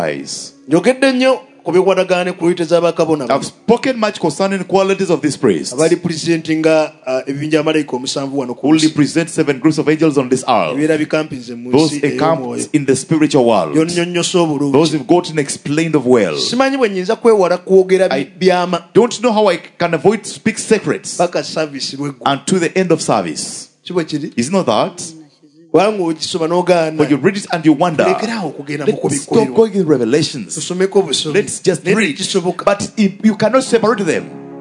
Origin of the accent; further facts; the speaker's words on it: Uganda; For you just know, I come from East Africa